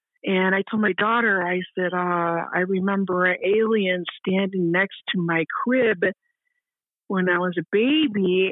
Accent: Chicago, Illinois, United States; born there; I was born in Chicago.

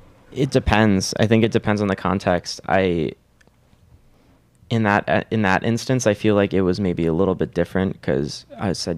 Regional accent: Madison, Wisconsin, United States; I would go to back to Madison, my hometown, and I would go to the Henry Vilas Zoo.

